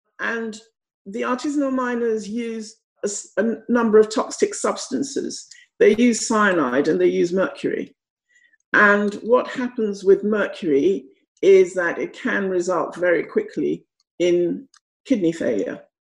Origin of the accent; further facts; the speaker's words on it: Ghana; born there; Well, I was born in Ghana, which used to be called the Gold Coast.